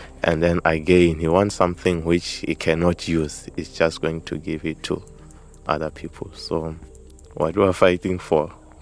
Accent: Hlobokane, South Africa; I'm from Hlobokane. It's just around here.

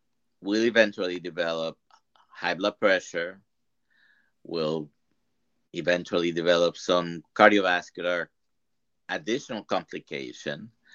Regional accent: Puerto Rico; I'm from Puerto Rico. I grew up eating rice and beans 2 times a day. We also eat a lot of the roots and fruits. It's it's the tropics, it's the Caribbean.

